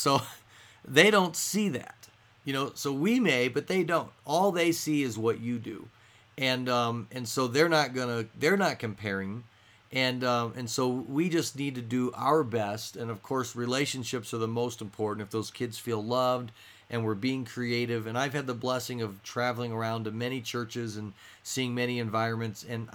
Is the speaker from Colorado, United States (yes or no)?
yes; Denver, Colorado, United States; Of course, I'm from Denver, so it was even bigger here.